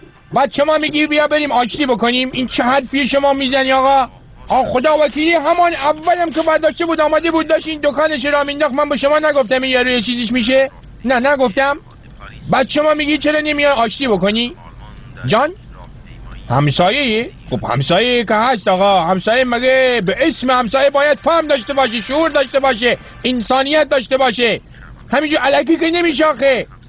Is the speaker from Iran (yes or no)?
yes; Rasht, Gilan, Iran; من بچه رشتم من یه زمانی ما توی رشت برای خودمون کندلاتی بودیم